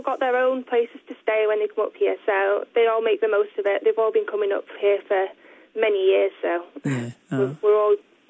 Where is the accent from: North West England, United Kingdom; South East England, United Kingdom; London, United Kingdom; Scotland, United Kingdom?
North West England, United Kingdom; Bolton; I'm actually from Bolton near Manchester, so it's a massive difference to go from such a big community down there to such a small one up here.